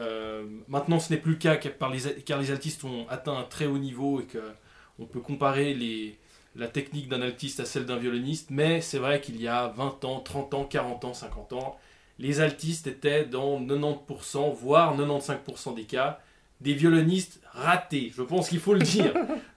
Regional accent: Tonnet, France; Et oui, c'est ma commune d'enfance.

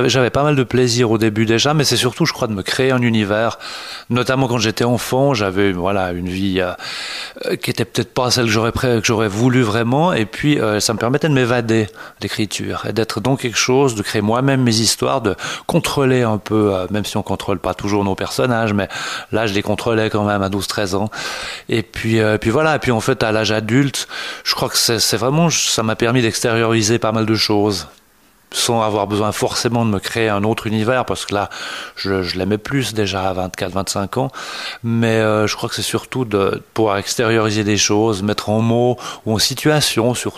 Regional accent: Lausanne, Vaud, Switzerland; À Lausanne.

